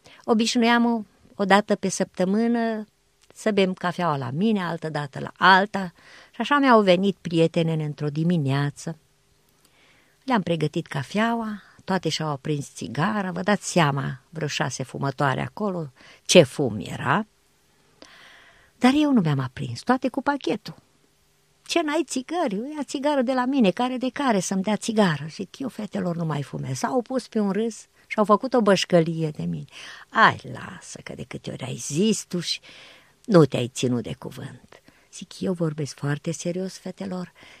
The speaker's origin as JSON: {"language": "Romanian", "region": "Transylvania", "country": "Romania", "said": "Noi suntem ardeleni și ea nu și-a schimbat niciodată graiul."}